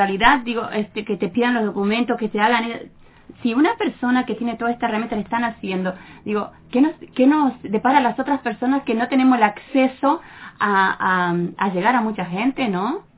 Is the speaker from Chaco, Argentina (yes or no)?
yes; Villa Ángela, Chaco, Argentina; now in Buenos Aires, Argentina; Yo soy del Chaco. En realidad soy del Chaco y estoy hace casi 20 años viviendo en Buenos Aires, pero seguiré siendo chaqueña.